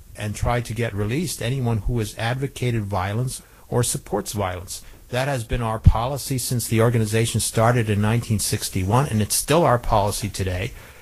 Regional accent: United States; as an American citizen, I say this, but I don't ever expect our country to do those kind of violations

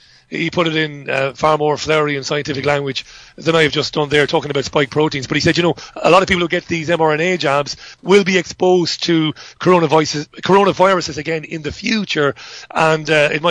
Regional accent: Ireland; accent: Irish; I'm obviously an Irishman. I don't just put on this outrageous accent. I love my Gaelic games back home.

